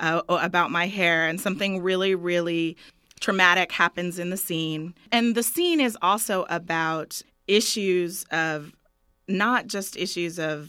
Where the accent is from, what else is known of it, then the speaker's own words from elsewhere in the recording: Tacoma, Washington, United States; I grew up in Tacoma, Washington